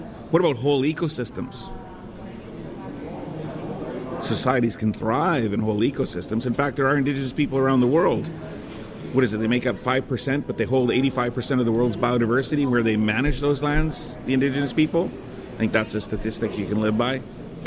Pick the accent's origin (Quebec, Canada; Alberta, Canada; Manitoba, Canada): Alberta, Canada; Edson; also born or lived in Brampton, Canada; I'm an Indigenous practicing professional forester. I was born in Brampton, Ontario, raised in Edson, Alberta for most of my life to high school.